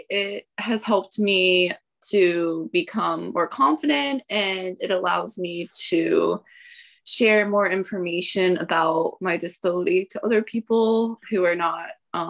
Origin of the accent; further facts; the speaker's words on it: Virginia, United States; I am from Virginia, where it is cold but not snowing.